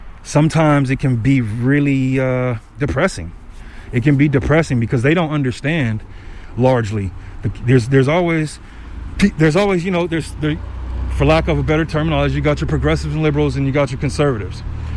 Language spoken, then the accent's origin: English; Los Angeles, California, United States; moved away; I came out here from Los Angeles, South Central, man. And it was a really violent time in South Central when I left, about 95, early 90s.